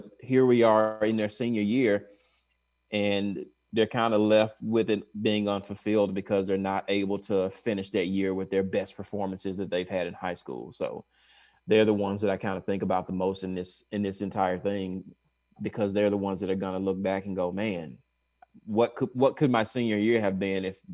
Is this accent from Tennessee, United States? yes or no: yes; Tennessee, United States; even though I'm not a Titan fan. I'm just from Tennessee.